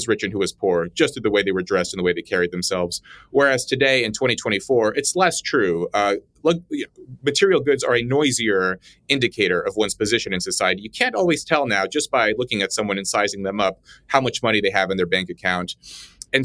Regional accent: Red Bluff, California, United States; I thought about my friends that I grew up with in Red Bluff, California

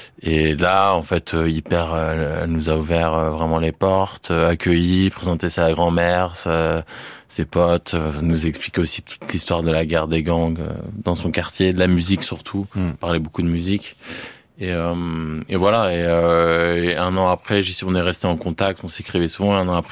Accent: France; Et elle me dit, vous êtes d'où? Je dis français

